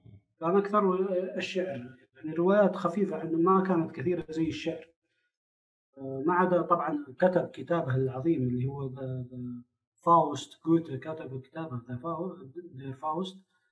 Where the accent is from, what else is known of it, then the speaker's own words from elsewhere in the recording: Tanomah, Asir, Saudi Arabia; also born or lived in Abha; من مواليد منطقة أبها، مدينة أبها في جنوب المملكة العربية السعودية. أكملت مرحلة الابتدائي والمتوسطة والثانوية في مدينة تنومة في مدرسة الملك فهد الثانوية هناك